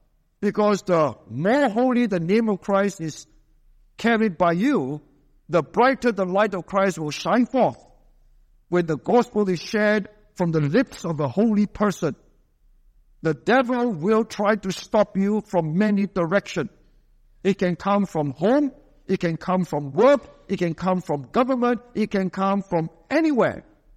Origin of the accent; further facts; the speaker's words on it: Seremban, Negeri Sembilan, Malaysia; also born or lived in Singapore; I was born in Singapore, brought up in Seremban. And then I ended up here.